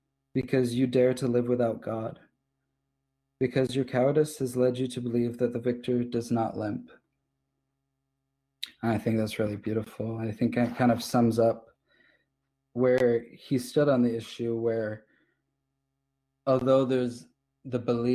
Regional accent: England, United Kingdom; things that are new to me, because I grew up in England

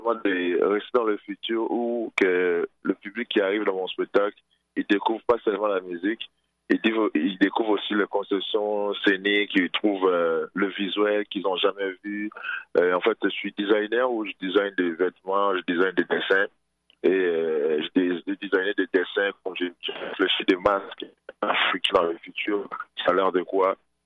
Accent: Kinshasa, DR Congo; Moi, je viens du Congo, Kinshasa, et j'ai grandi dans la famille musicale.

